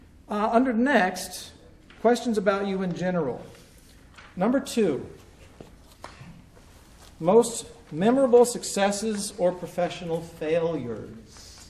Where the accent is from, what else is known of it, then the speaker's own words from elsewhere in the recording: Texas, United States; Remember, I grew up in Texas, very bilingual state.